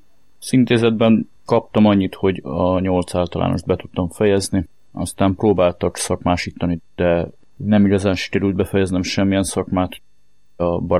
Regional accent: Kaposvár, Somogy, Hungary; 32 éves leszek. 1983-ban születtem Kaposváron, egy olyan cigány családban, ahol a bűnözés mindennapos volt

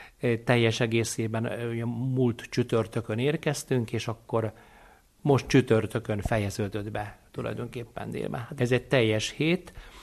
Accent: Hungary; Mondtam, hogy én Magyarországról vagyok

